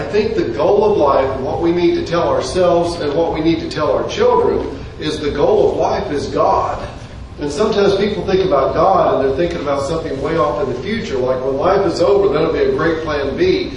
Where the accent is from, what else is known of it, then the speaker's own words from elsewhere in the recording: Oklahoma, United States; But parenthetically, I did spend most of my growing up in Oklahoma. So I speak the language